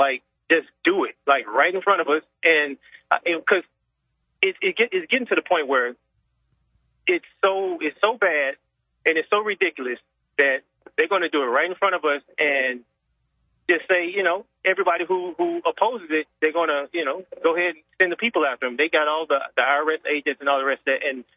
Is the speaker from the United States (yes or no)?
yes; St. Louis, Missouri, United States; now in Hawaii, United States; found out you was from St. Louis, and I'm from St. Louis. So, yeah, went to school at Parkway North.